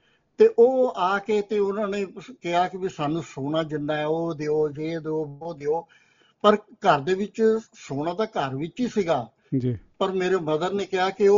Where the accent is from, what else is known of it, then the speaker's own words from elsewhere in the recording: Bharowal, Punjab, India; born there; ਮੈਂ ਪਿੰਡ ਭਰੋਵਾਲ ਸੈਲਾ ਖੁਰਦ ਗੜਸ਼ੰਕਰ ਦੇ ਕੋਲ ਹੈਗਾ, ਤੇ ਮੇਰਾ ਜਨਮ ਉੱਥੋਂ ਦਾ ਹੈਗਾ